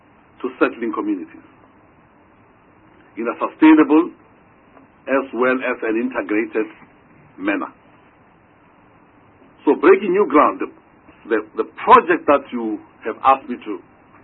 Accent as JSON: {"language": "English", "town": "Soweto", "region": "Gauteng", "country": "South Africa", "said": "Fortunately, I come from Dube in Soweto."}